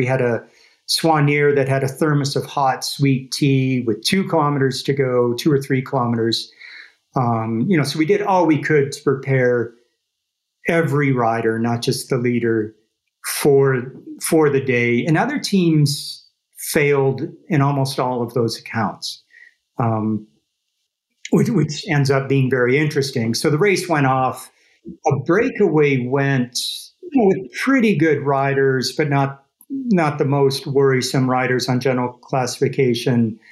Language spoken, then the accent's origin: English; North Dakota, United States; And growing up in North Dakota, math wasn't my forte because everything's dead flat.